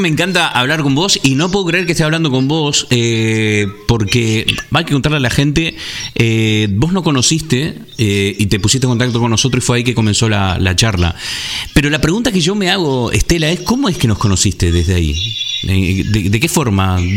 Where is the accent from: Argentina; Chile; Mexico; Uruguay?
Argentina; also born or lived in Canary Islands; now in Spain; Me fui hace casi 20 años de Argentina y la verdad que son muchos años de vivir otras realidades. Viví en España, viví en diferentes partes, viví en Canarias, luego en el norte de la península